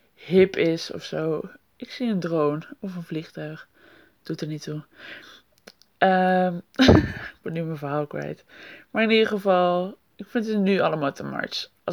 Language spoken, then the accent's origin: Dutch; Netherlands; Omdat wij als Nederlanders roepen dat we tolerant zijn.